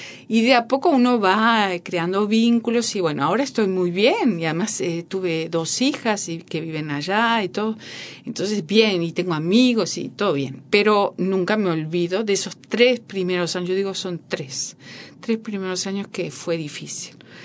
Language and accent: Spanish; Uruguay; yo soy uruguaya y me siento uruguaya.